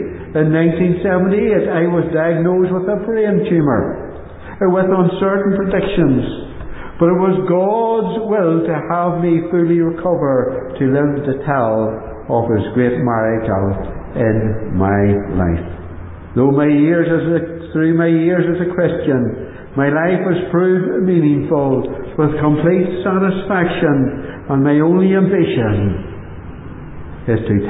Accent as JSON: {"language": "English", "town": "Newtownhamilton", "region": "Northern Ireland", "country": "United Kingdom", "tie": "born there", "said": "I was born in Newton Hamilton, in County Armagh."}